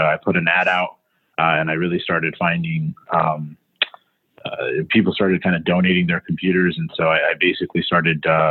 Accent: Denver, Colorado, United States; now in New York, United States; Originally from Denver, Colorado. Grew up there my whole life. Okay. Moved to New York about 10 years ago.

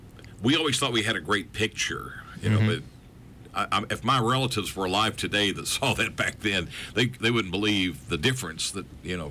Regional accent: Virginia, United States; When I was a kid, where I grew up in Virginia in the mountains, and of course, we didn't have cable.

